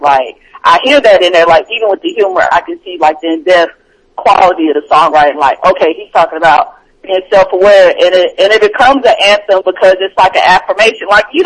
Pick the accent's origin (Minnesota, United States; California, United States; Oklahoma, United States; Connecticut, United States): Oklahoma, United States; Oh, that's got to be a Midwest thing, because I'm from Oklahoma, so we say it just like that.